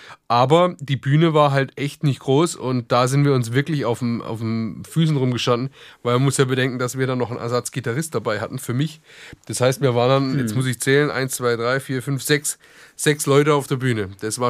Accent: Bad Rappenau, Baden-Württemberg, Germany; also born or lived in Heidelberg; Ich bin in Heidelberg geboren, im schönen Heidelberg und bin auch hier in der Nähe aufgewachsen von Heidelberg, also in Heilbronn, Landkreis Heilbronn und der Ort heißt Bad Rappenau.

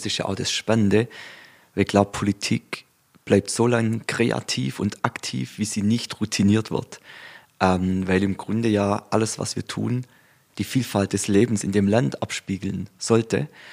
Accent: Ehingen, Baden-Württemberg, Germany; Jetzt bin ich ja ein Kind des ländlichen Raums. Donaukreis, wo ich herkomme, Ehingen.

